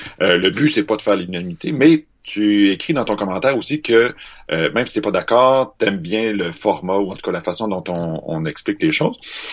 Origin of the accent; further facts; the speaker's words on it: Alma, Quebec, Canada; Parce que moi aussi, je viens d'Alma.